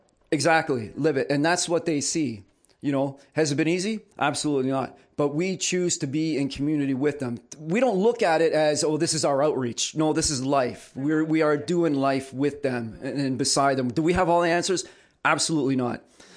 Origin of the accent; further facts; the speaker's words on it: Jamaica; I'm Jamaican, whatever, right?